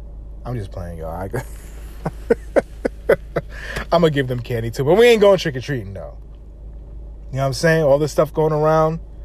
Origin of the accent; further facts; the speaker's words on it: Queens, New York, United States; also born or lived in Jamaica; As a Queens native myself, as a Jamaican myself, love Uriah Hall.